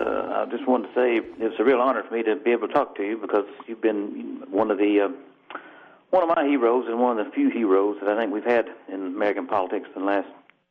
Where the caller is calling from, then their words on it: England, United Kingdom; I'm speaking from England, so I'm a little bit behind the news over in America